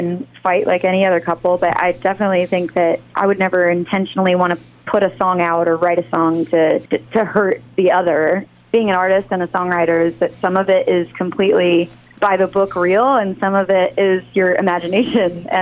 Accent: Texas, United States; I mean, we're both from Texas, so I think I can throw down with the best of them.

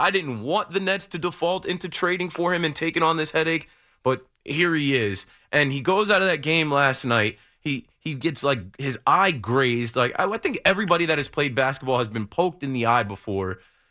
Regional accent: New Jersey, United States; I'm from Monmouth County. Yeah, of course. I'm from the Shore.

